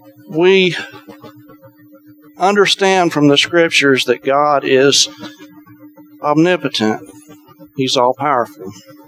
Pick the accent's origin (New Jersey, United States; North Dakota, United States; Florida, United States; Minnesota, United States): Florida, United States; I grew up in Central Florida, not too far from Cape Canaveral.